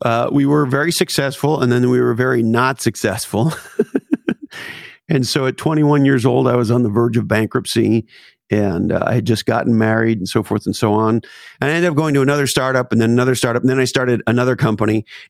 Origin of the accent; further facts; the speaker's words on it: Montreal, Quebec, Canada; I grew up at a weird time in Montreal in the 1970s where there was this real war going on between the French and the English.